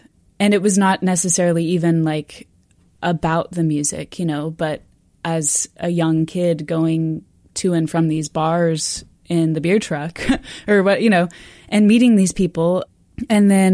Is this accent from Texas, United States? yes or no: yes; Austin, Texas, United States; as a kid growing up in Austin, which is a relatively family-friendly town, or at least was when I was growing up